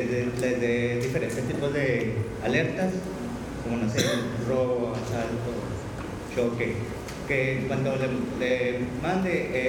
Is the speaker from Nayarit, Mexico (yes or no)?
no; Ciudad Juárez, Chihuahua, Mexico; Venimos desde Ciudad Juárez, Chihuahua.